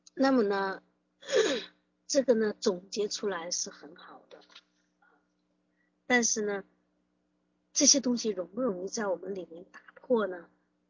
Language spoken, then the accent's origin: Chinese; Hubei, China; born there; 我是在湖北出生的，我的父母呢他是湖南人，所以很喜欢做那个湖南菜